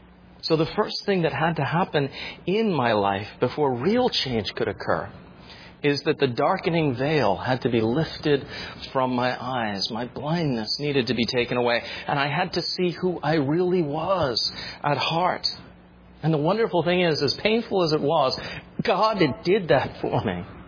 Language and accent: English; Short Hills, New Jersey, United States; or where I grew up in Short Hills, New Jersey.